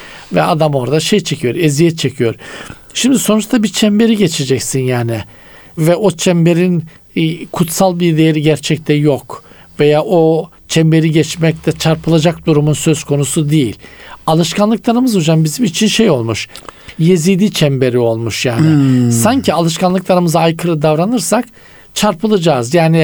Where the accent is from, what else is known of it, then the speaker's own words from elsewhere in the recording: Black Sea Region, Turkey; Şimdi bizim Karadeniz'de büyükler küçüklerle muhatap olmaz.